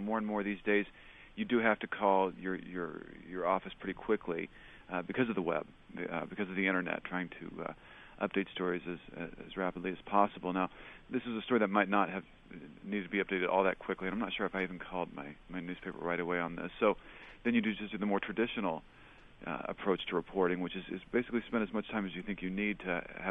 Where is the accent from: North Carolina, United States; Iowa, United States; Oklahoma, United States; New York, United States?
Oklahoma, United States; Oklahoma City; I grew up in Oklahoma City, where there was probably 100 families, all from the same village in Lebanon, actually.